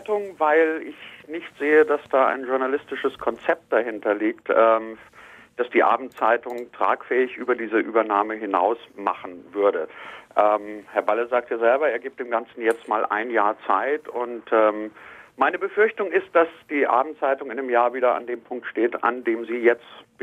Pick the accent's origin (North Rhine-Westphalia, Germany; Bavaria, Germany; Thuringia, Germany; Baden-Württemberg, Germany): Bavaria, Germany; Ich komme aus Niederbayern und ich kenne das Straubinger Tagblatt.